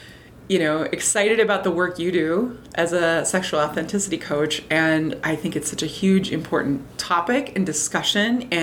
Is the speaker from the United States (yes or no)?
yes; Minnesota, United States; And this is, again, I am from Minnesota